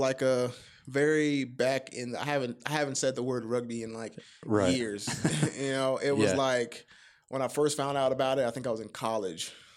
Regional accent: Dallas, Texas, United States; also born or lived in New York / Los Angeles; now in Colorado, United States; Well, I'm from Dallas, Texas, but I've traveled around.

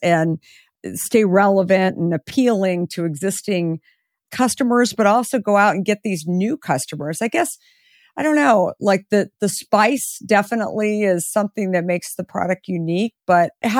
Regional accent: Arizona, United States; You live in Texas. I grew up in Arizona. I love that.

